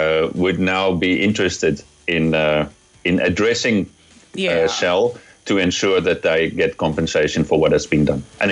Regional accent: South Africa; English is a second language; maybe you can hear it from my accent. I'm a South African from origin, and I grew up during the apartheid era.

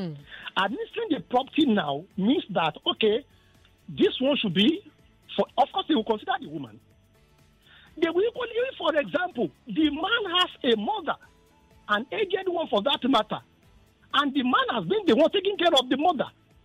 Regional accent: Sagamu, Ogun, Nigeria; Ogun, Ogun.

